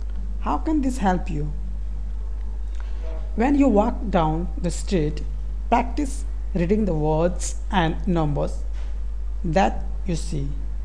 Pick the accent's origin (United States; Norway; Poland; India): India; accent: Indian; English is a second language; from India. And here is my Indian accent for this blog.